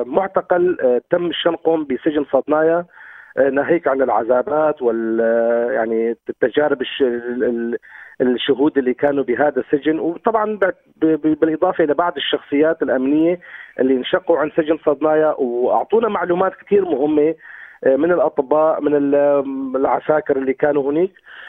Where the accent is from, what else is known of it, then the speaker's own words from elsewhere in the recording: Syria; now in Germany; مثلا أنا هلا من سوريا عايش بألمانيا